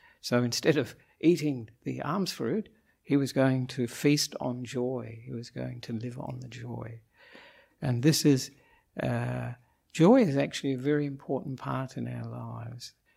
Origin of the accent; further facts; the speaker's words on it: Australia; now in Sri Lanka; I'm an Australian monk